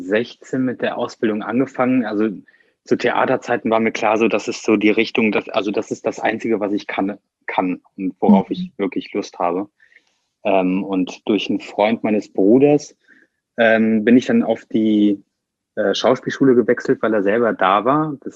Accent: Bornheim, North Rhine-Westphalia, Germany; Ich bin 24 Jahre alt und ich komme aus Bornheim

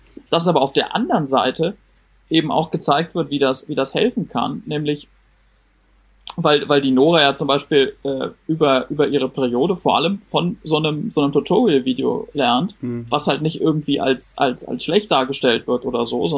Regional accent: Berlin, Germany; Soll ich da mal was als Berliner zu sagen?

